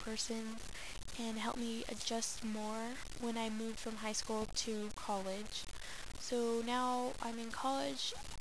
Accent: Chula Vista, California, United States; I'm actually from San Diego. I grew up in the South Bay area, Chula Vista, Bonita, Hilltop, mostly. But I did live in IB, Imperial Beach, for a while in my childhood.

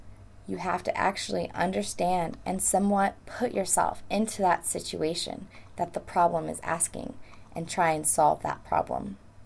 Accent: Camarillo, California, United States; I'm originally from Camarillo, California. Most people know the area as Ventura County. It is located about 3 hours north of San Diego, right on the coast.

